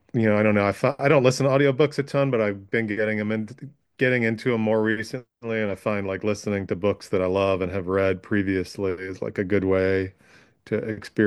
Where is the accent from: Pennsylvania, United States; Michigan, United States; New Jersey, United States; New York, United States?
New York, United States; Brooklyn; I mean, I grew up in Brooklyn, and yeah, I grew up, like I said, in southern Brooklyn, so kind of an end of the line neighborhood near Coney Island.